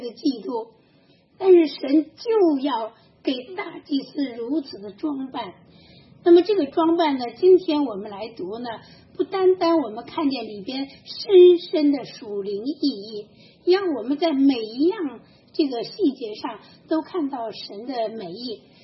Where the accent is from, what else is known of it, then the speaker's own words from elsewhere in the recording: China; 我们中国人最擅长的不就是玩名词吗